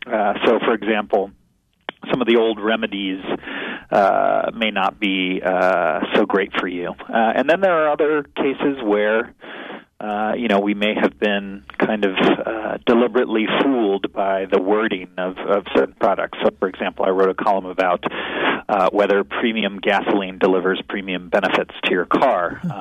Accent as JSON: {"language": "English", "region": "Missouri", "country": "United States", "tie": "born or raised there", "said": "So, for example, I grew up in Missouri, which is part of Tornado Alley, mm-hmm."}